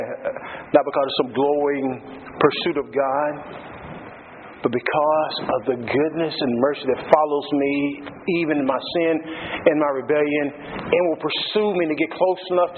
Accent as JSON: {"language": "English", "region": "Texas", "country": "United States", "tie": "born or raised there", "said": "when I grew up I grew up in Texas, and I used to go out and just lay in the grass at night and look up and see the stars."}